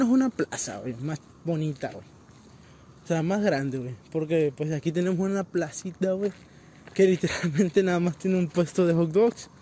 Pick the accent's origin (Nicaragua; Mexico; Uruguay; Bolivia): Mexico; Pues como saben, güey, somos de México.